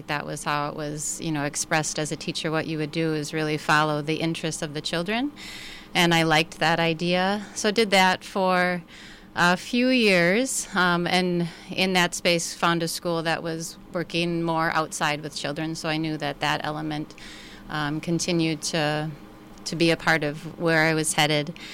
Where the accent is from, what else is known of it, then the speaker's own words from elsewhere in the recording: La Crosse, Wisconsin, United States; I grew up in La Crosse, Wisconsin, and I feel like I, in some ways, coming full circle, my childhood was filled with playing outside.